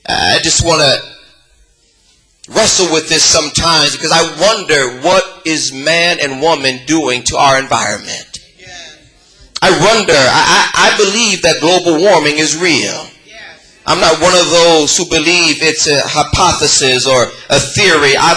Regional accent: Los Angeles, California, United States; I'm from California, and I used to love it when we would go up to places where there was snow. I would get excited because I'd never seen snow fall before. We never got snow in the Los Angeles basin

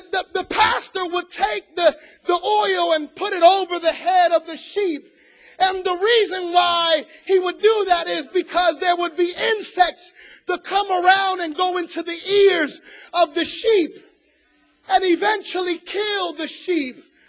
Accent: Trenton, New Jersey, United States; I'm from Trenton, New Jersey. Anybody here from Trenton, New Jersey?

